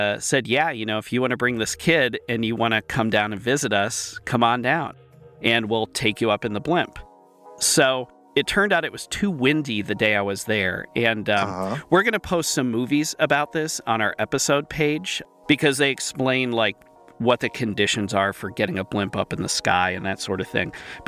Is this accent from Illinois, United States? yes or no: no; Ohio, United States; so I grew up near Akron, of course, where Goodyear's headquarters is, still is there now